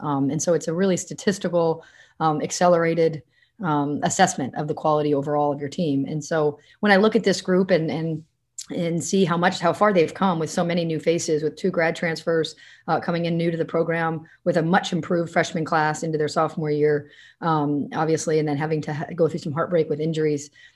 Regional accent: New Hampshire, United States; Well, come on, remember, I'm from New Hampshire. So I recruited, we're from the same town, very small town.

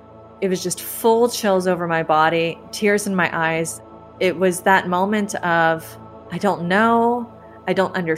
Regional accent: Mechanicsville, Maryland, United States; I grew up in mostly in Maryland, a very small town in Maryland called Mechanicsville, and it's the middle of nowhere in the sticks.

